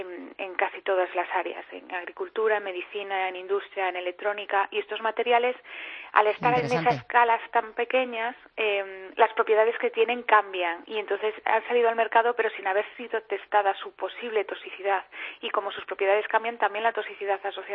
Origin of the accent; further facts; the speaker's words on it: A Coruña, Galicia, Spain; que yo soy de La Coruña, gallega